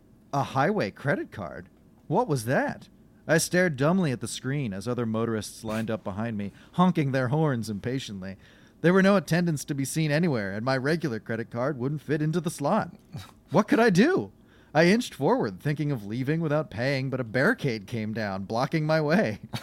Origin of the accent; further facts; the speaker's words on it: Canada; I am just a Canadian.